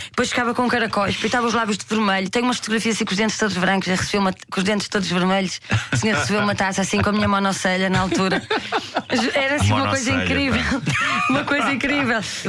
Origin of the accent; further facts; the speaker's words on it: Barcelos, Norte, Portugal; É que eu sou de Barcelos, né, que é lá em cima.